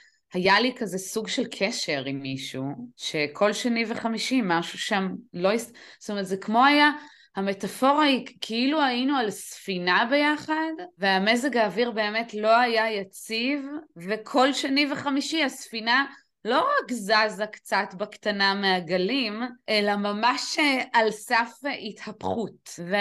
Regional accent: Northern District, Israel; אני מתגוררת בצפון הארץ כבר הרבה מאוד שנים, בעצם גדלתי בצפון, גדלתי על הים, עברתי הרבה בחיים, עברתי הרבה מקומות מגורים, ביניהם גם ארצות הברית, גם אירופה

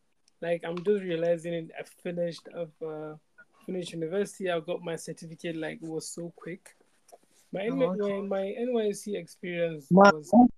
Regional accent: Kaduna, Kaduna State, Nigeria; someone that was born and brought up in northern Nigeria, right? I was born and brought up in Kaduna. I've never been to the south apart from Lagos.

